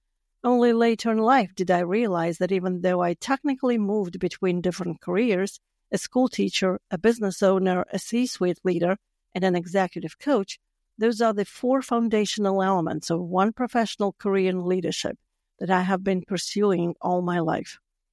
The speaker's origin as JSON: {"language": "English", "country": "Latvia", "tie": "born or raised there", "second_language": "English", "moved": "as an adult", "said": "You may have noticed my accent. My original home country is Latvia, a small but mighty Baltic country with beautiful nature and hardworking people. I lived there for the first half of my life"}